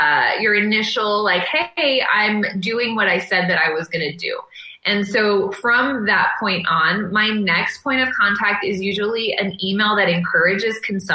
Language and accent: English; San Diego, California, United States; born there; I was born in San Diego in 1982. I'm an only child.